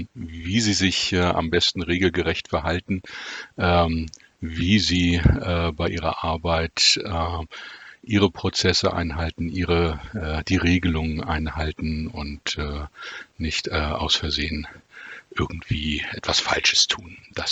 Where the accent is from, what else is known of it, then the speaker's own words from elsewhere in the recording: Wolfsburg, Lower Saxony, Germany; born there; ich bin tatsächlich in Wolfsburg geboren, obwohl meine Wurzeln, also familiären Wurzeln in Hamburg sind. Und im weiteren norddeutschen Raum.